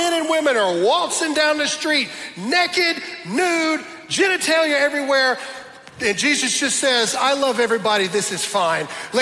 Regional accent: the South, United States; Now, I realize I'm from the South.

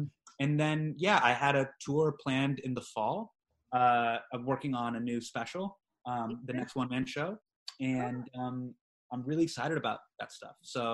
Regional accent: Davis, California, United States; I grew up in Davis.

